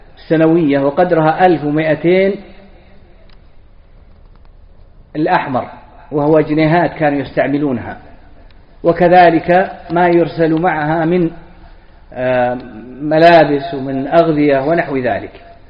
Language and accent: Arabic; Najd, Saudi Arabia; مثل ما نسميها عندنا في نجد